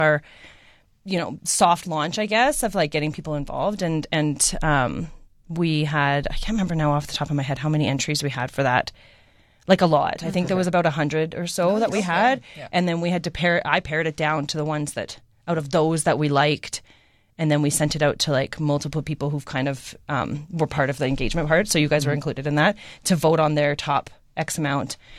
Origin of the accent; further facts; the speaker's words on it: Cochrane, Alberta, Canada; Mm-hmm. I grew up in Cochran.